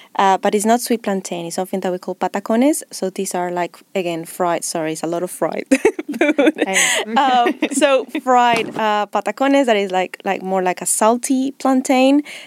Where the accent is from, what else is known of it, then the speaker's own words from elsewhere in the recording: Colombia; Right. So I am from Colombia.